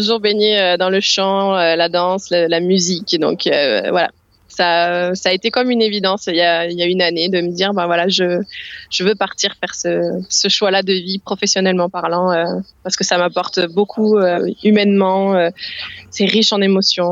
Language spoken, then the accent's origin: French; Alès, Occitanie, France; born there; Je suis alésienne. Je suis née à Alès et voilà.